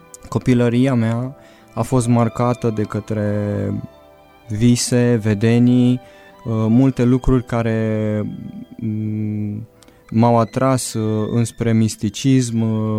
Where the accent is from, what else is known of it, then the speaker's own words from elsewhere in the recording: Sibiu, Sibiu County, Romania; sunt un frate din Sibiu, am 33 de ani